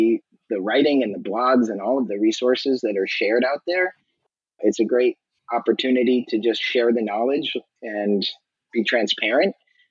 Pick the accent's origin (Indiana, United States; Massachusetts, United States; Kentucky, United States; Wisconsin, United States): Massachusetts, United States; A little bit about me. I grew up in Massachusetts, went to college for sociology and economics.